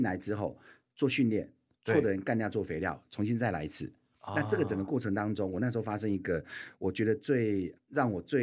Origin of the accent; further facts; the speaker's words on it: Taiwan; 我们台湾人怎么会知道什么叫巫术？